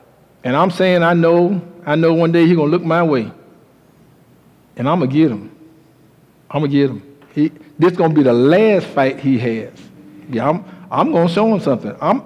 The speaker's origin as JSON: {"language": "English", "town": "Brunswick", "region": "Georgia", "country": "United States", "tie": "born or raised there", "said": "Young man was just jogging down the streets in Brunswick, Georgia, my hometown in Brunswick."}